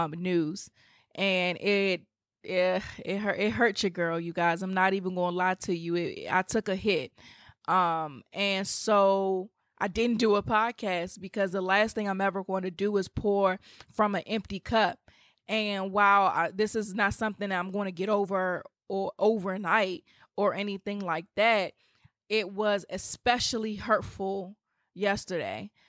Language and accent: English; Washington, District of Columbia, United States; So come to DC. I would love to meet you guys in my hometown.